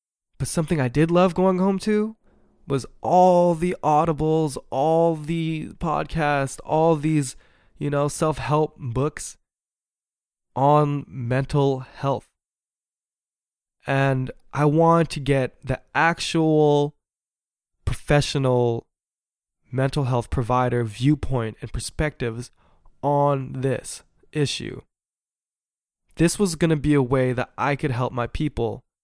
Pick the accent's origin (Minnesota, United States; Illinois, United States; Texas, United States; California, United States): California, United States; You know, I'm from the Bay Area, and in the Bay Area, they pay nurses a lot.